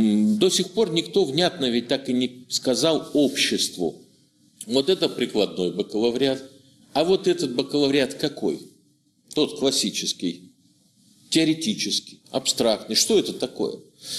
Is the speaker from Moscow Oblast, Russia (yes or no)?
no; Omsk Oblast, Russia; и для меня вот север Омской области – это моя малая родина.